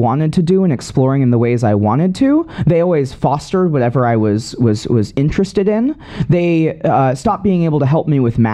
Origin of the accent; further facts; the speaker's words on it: Los Angeles, California, United States; now in New York, United States; I'll say I live in New York now, so I say Los Angeles.